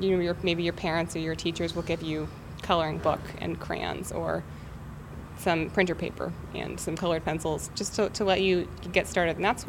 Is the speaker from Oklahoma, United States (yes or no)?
yes; Tahlequah, Oklahoma, United States; and other sort of things like that in my hometown, Tahlequah, Oklahoma.